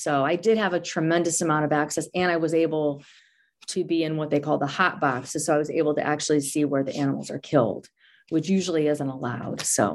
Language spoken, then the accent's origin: English; Midwest, United States; I basically identified myself as a Midwesterner, as a mom, as someone who buys meat for my kids.